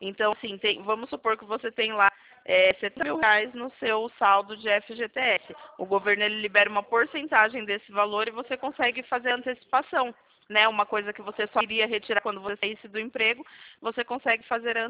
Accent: Sorocaba, São Paulo, Brazil; Não, eu sou de Sorocaba.

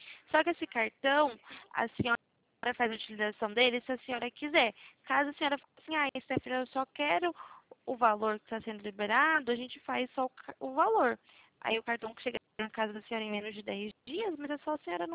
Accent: São Paulo, Brazil; Eu sou do interior de São Paulo.

